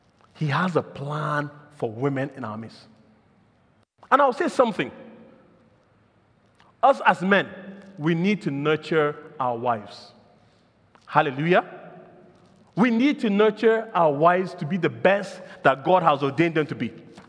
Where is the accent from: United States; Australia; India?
India; South India; he's from North India, I'm from South India, he's not going to get that job.